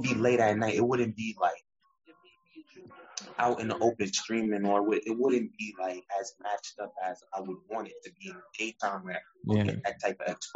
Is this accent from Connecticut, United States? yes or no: no; New York, United States; And who represents like the area where I'm from, because you know I'm from New York